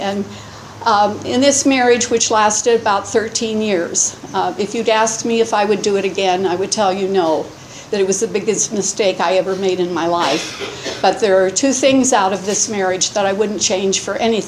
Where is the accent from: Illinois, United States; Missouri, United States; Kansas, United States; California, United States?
California, United States; Los Angeles; also born or lived in Tucson; I'm a native Californian. I was born in Los Angeles to a wonderful family.